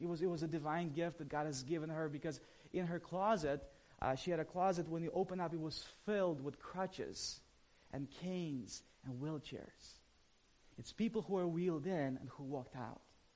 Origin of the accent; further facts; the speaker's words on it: Ukraine; I grew up in Ukraine